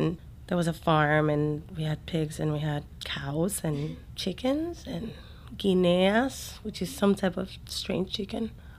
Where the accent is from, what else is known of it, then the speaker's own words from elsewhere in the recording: Quebradillas, Puerto Rico; And I am from Puerto Rico, a town in the northwest coast called Quebradillas. And I was born in March 19th, 1976.